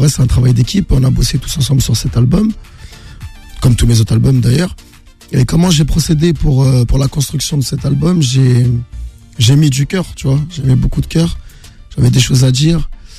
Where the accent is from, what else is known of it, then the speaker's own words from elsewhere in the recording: Meaux, Île-de-France, France; Je suis originaire de Meaux, dans le 77.